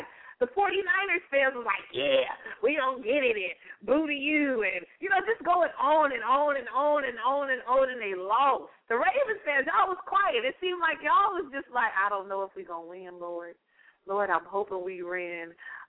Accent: California, United States; Now, I am from the West Coast, born and raised, Northern California, only about an hour, hour and a half north of San Francisco.

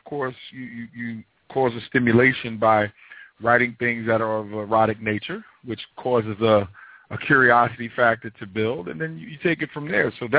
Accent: Queens, New York, United States; born there; I was born in South Jamaica, Queens, Jamaica, New York.

